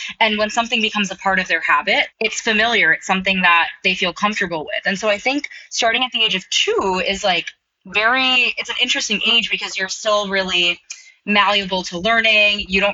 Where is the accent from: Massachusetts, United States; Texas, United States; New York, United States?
New York, United States; Brooklyn; So definitely some fond memories of growing up in Brooklyn. But part of our experience growing up in Brooklyn was really rooted in dance.